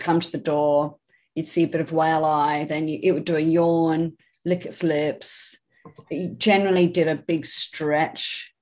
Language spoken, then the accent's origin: English; Australia; I am from Australia